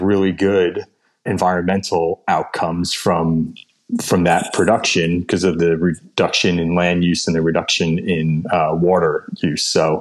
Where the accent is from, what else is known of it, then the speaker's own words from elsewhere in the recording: New Jersey, United States; except if you're in New Jersey like I am because of our liquor laws here. And I can't do that in my home state